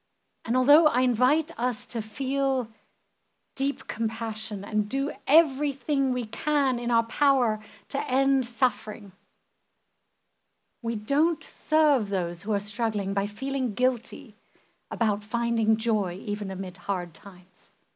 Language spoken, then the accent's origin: English; England, United Kingdom; Growing up in England, where the mood and the weather is often dark and depressing, right?